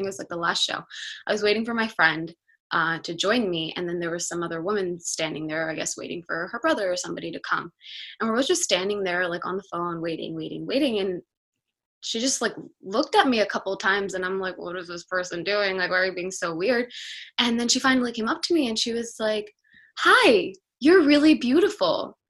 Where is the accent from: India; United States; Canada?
India; Gujarat; first language Gujarati; English is a second language; also born or lived in Mumbai; my family is from a different part of India. We're from Gujarat, which is quite close to Mumbai, but the language is different. So in Gujarat, we speak Gujarati, and Gujarati was my first language even before English.